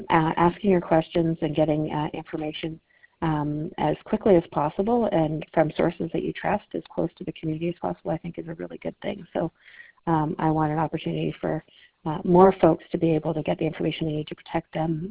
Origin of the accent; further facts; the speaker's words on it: Canada; when I grew up in Canuso up north